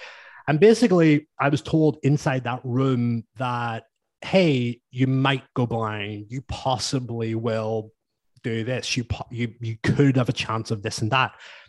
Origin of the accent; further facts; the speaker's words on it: Hillsborough, Northern Ireland, United Kingdom; I am 33 years of age from up the road, probably around about 80 or 90 miles from you. So not that far, in a place called Hillsborough, which is just outside Belfast.